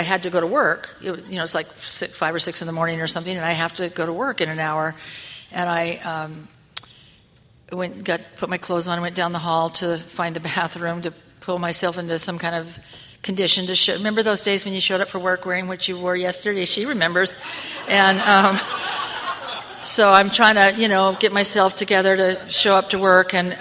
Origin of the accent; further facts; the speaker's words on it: Newport Beach, California, United States; now in Los Angeles, United States; and then I grew up in Newport Beach in Southern California.